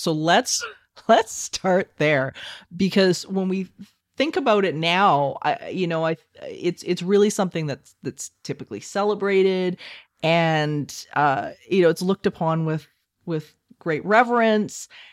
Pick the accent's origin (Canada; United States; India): Canada; Alberta; I'm from Alberta. So, and in Alberta, it's the Canadian mirror of Wisconsin, basically, is what it is. And it's cold and oftentimes very snowy